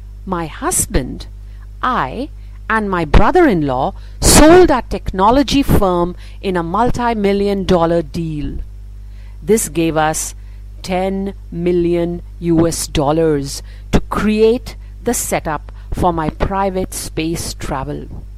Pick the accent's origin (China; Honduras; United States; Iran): Iran; Mashhad, Razavi Khorasan; I fell in love with the stars when I was a young girl growing up in the Iranian city of Mashhad, where I would sleep out in the open during summer